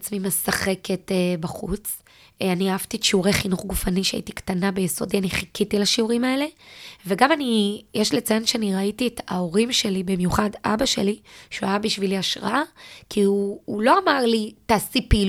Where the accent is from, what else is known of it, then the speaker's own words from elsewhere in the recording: Beersheba, Southern District, Israel; אני גדלתי בבאר שבע, היום אני גר בפתח תקווה, אבל אני גדלתי בבאר שבע